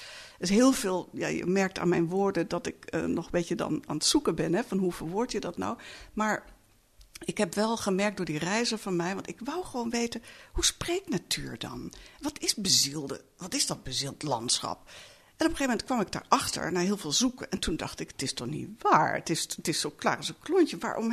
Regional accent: Netherlands; Alleen, ik kom uit Nederland, dus ik kan niet zomaar een andere cultuur mij toe-eigenen en omhelzen.

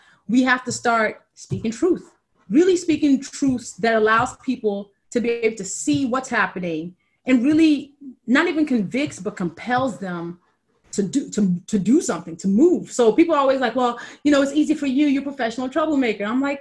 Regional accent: Chicago, Illinois, United States; Identity-wise, I consider myself a Black woman who is Nigerian. I am also American. I am also a Chicagoan.

